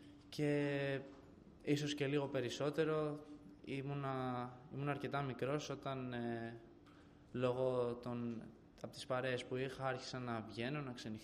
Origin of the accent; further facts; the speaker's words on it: Rhodes, South Aegean, Greece; born there; Γεννήθηκα στη Ρόδο το 2001 από μια οικογένεια η οποία είναι στην επικρατούσα θρησκεία της χώρας μας